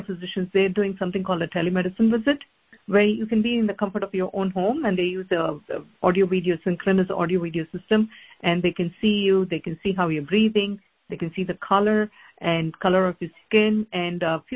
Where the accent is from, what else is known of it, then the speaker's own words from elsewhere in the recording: Boston, Massachusetts, United States; So I'm from Massachusetts, Boston, Massachusetts.